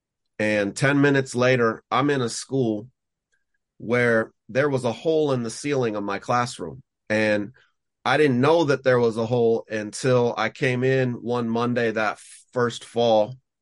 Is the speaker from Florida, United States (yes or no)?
no; Seattle, Washington, United States; As a young person growing up in Seattle, Washington, I really had a negative experience with education.